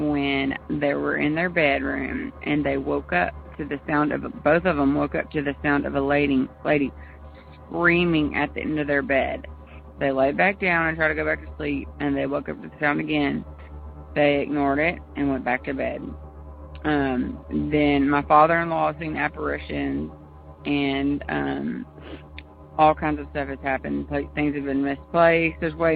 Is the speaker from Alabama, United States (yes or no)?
no; Louisiana, United States; I'm from Louisiana.